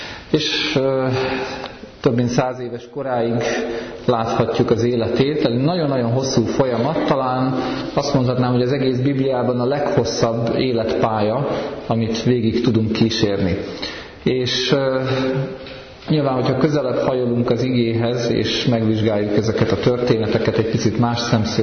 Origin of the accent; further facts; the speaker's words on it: Budapest, Hungary; now in Békés, Hungary; Békésről vagyok. Itt egyébként pesti származású vagyok, aztán lelkipásztori hivatásomat kezdtem Békés megyében, ott vagyok már 20 éve, különféle gyülekezetekben. Békésen lakunk, ott építkeztünk